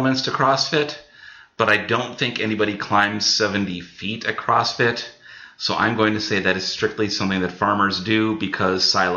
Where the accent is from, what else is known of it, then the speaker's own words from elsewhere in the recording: Hector, United States; just being out here and then growing up in Hector, I know some farm things.